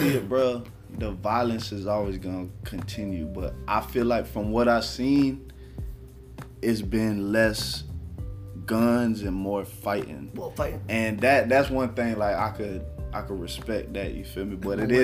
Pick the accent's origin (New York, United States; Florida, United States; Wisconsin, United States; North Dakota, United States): Florida, United States; Kissimmee; I grew up in Kissimmee, so like, it's two hoods. My hood and the hood 5 minutes away